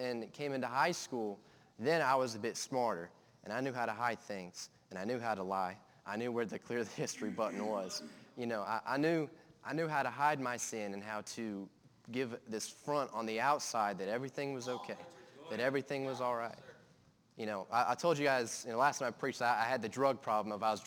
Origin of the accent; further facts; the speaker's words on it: Fredericksburg, Texas, United States; born there; I was born in Fredericksburg, Texas, a small little town.